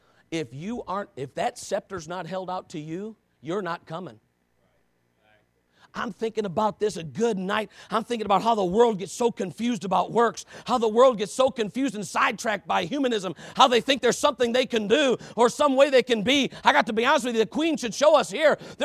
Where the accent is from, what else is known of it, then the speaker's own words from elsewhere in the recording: United States; but I'm an American. Okay, listen to me, I'm an American.